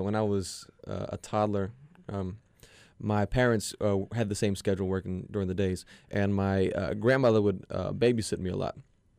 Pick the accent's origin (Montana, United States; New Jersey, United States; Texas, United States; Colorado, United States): New Jersey, United States; Berlin; I grew up in Berlin, New Jersey.